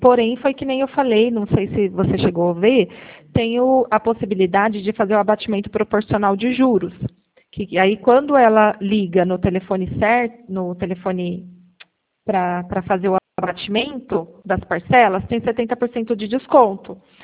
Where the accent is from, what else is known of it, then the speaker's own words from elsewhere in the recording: Pedreira, São Paulo, Brazil; eu sou de Pedreira.